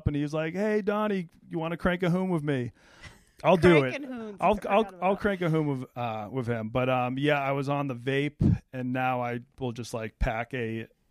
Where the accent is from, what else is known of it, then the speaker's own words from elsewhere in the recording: Cohasset, Massachusetts, United States; also born or lived in China; On the South Shore.